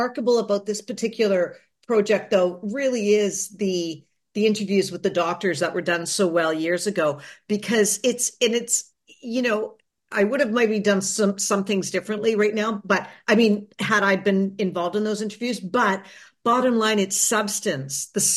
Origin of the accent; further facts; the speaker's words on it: Canada; I didn't, as a Canadian filmmaker and someone who was not, I was not born when he was assassinated.